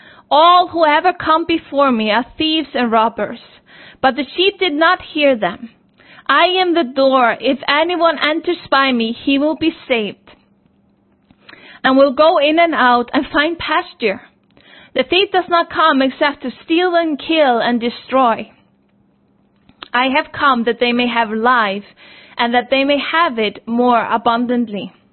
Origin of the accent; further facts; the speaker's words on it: Iceland; where I come from Iceland